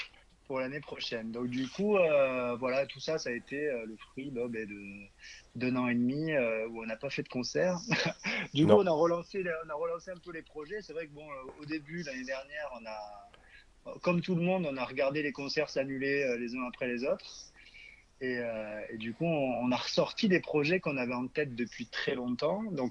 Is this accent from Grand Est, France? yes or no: yes; Grand Est, France; On est des Ardos jusqu'au bout.